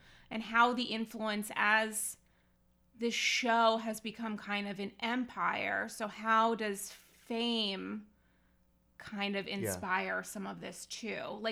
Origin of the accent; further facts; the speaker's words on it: Rhode Island, United States; I'm from Rhode Island.